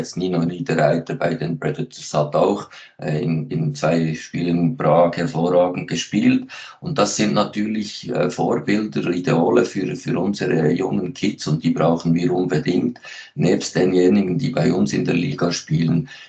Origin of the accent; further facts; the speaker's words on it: Switzerland; aber die Leute, die haben immer noch lieber Lokalderbys, zumindest bei uns in der Schweiz, ich gehe davon aus, in Deutschland ist das ähnlich.